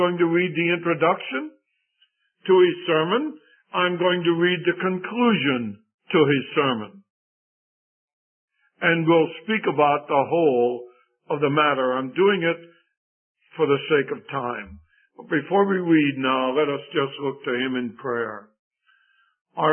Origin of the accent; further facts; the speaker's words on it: Pennsylvania, United States; moved away; When I was very young, all the way to the time that I moved from Pennsylvania, the city in which I lived had a Bible conference every month.